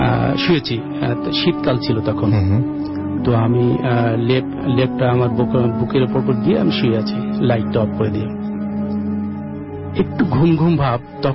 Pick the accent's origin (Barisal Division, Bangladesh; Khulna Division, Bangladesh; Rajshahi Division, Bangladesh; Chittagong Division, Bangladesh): Khulna Division, Bangladesh; Jessore; now in Dhaka, Bangladesh; আমি যশোরে, আমার বাড়ি যশোরের শাসা থানা, গ্রামের নাম লক্ষণপুর।